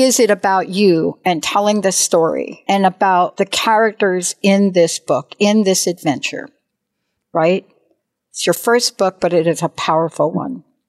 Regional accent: New York, United States; I can't help it. I'm from New York.

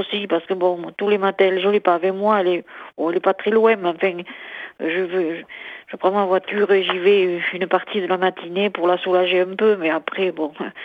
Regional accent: Occitanie, France; parce que je suis de l'Aveyron, à côté de Villefranche-de-Rouergue.

